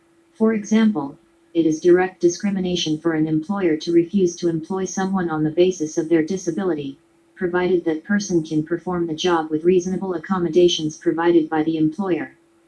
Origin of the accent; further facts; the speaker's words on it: San Bernardino, California, United States; born there